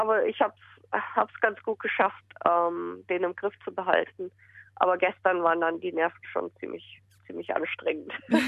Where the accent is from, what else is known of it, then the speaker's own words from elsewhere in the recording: Munich, Bavaria, Germany; now in Australia; meine Mutter ist auch aus München weggezogen. Von dem her, das Zuhause, wo ich aufgewachsen bin, existiert nicht mehr.